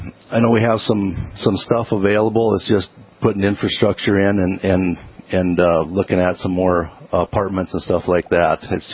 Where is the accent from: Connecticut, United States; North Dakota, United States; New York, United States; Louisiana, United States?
North Dakota, United States; Carrington; I have been here since 93. So I'm originally from Carrington, came here.